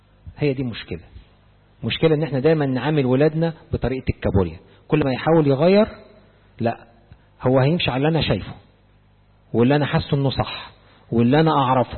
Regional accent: Egypt; إحنا كلنا على فكرة كمصريين عامة حتى في أشغالنا تلاقي إيه

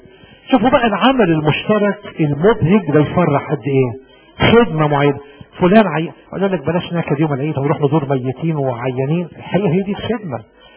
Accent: Egypt; احنا يوم الاجازه بتاعتنا كمصريين هو يوم الخمول والكسل

